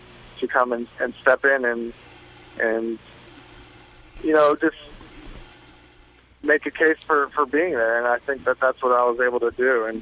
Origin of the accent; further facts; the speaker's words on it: Orlando, Florida, United States; I grew up in Orlando, Florida, so we definitely never got any snow.